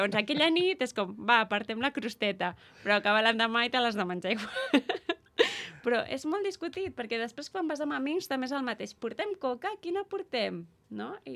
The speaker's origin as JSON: {"language": "Catalan", "region": "Catalonia", "country": "Spain", "said": "jo sóc del Vallès i allà fem sardines, la veritat. Bueno, des de que sóc petita, sí, jo tinc record de sardines."}